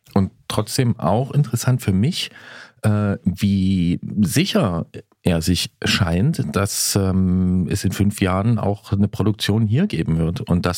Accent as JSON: {"language": "German", "region": "East Germany", "country": "Germany", "said": "Ich komme aber auch aus Ostdeutschland."}